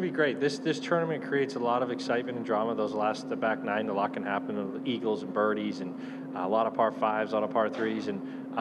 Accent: New England, United States; Reminds me a lot of courses I grew up in New England with the tree-lined fairways

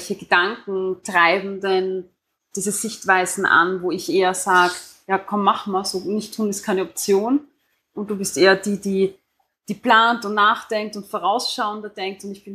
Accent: Austria; Wir sind Österreicher.

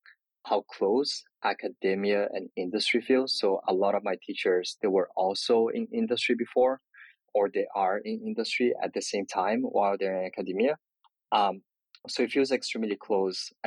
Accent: Sao Paulo, São Paulo, Brazil; So I was born and raised in Brazil, in Sao Paulo. I lived in Sao Paulo my whole life until college. My family is half Taiwanese, half Japanese.

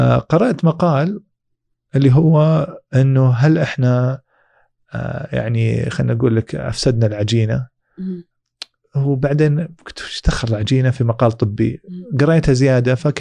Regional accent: Saudi Arabia; نضيف صبغتنا احنا كمجتمع سعودي، لنا خصوصيتنا الخاصة

